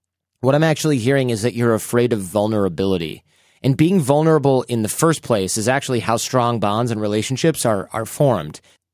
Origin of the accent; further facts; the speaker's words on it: Australia; This meant leaving my hometown in Australia, where I've spent the majority of my professional life